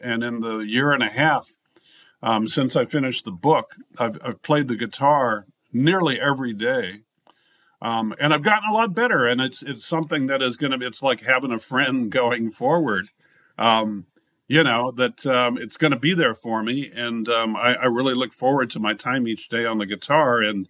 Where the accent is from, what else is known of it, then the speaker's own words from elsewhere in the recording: California, United States; also born or lived in East Coast; now in Los Angeles, United States; I'm not from Los Angeles. I came here. I'm from Northern California, but I moved here 22 years ago from the East Coast, and I didn't know a thing.